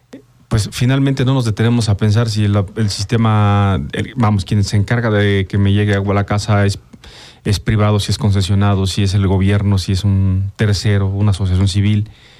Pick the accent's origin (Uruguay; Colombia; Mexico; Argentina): Mexico; Soy mexicano, el agua es de los mexicanos